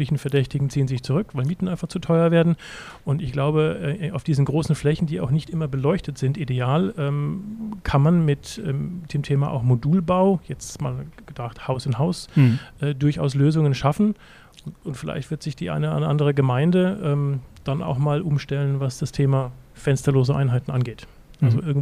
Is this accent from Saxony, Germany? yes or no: no; Erlangen, Bavaria, Germany; also ich kenne es aus meiner Heimatstadt, Erlangen, wo man sich schon sehr intensiv damit beschäftigt.